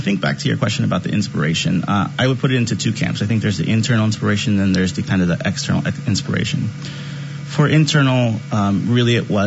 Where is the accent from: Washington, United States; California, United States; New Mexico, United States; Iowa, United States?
California, United States; San Bruno; also born or lived in South San Francisco; But when I was growing up in San Bruno and South City, definitely working class community, and my parents worked multiple jobs.